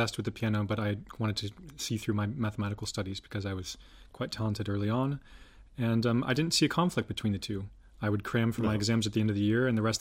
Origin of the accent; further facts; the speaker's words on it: United States; now in France; it's hard to get used to as an American when you're open and everyone's always very supportive in America.